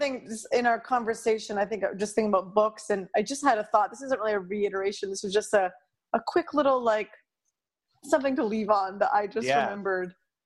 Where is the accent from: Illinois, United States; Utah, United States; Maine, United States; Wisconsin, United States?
Maine, United States; I just think that, like, a lot of people where I grew up in Maine don't have any poly friends